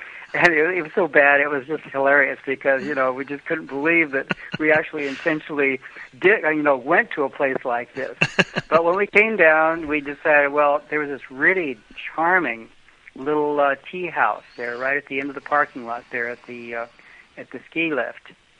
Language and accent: English; Mexico; accent: Mexican; English is a second language; I don't have an American accent. I have a Mexican accent, and they had to listen very carefully.